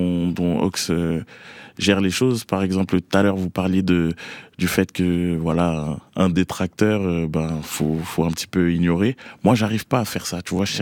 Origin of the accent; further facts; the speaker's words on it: Boulogne-Billancourt, Île-de-France, France; Je viens de Boulogne-Billancourt, une très très belle pépinière du rap